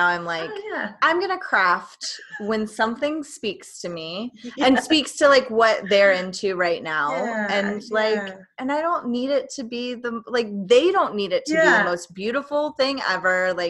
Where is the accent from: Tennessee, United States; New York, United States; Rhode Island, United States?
Tennessee, United States; I'm from East Tennessee, but it's still.